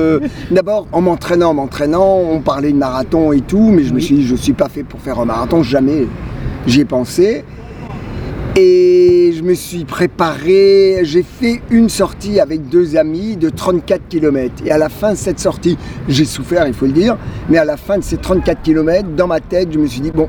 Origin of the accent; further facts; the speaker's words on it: Strasbourg, Grand Est, France; je suis de Strasbourg. Je suis pas tout jeune, hein. J'ai dépassé largement la soixantaine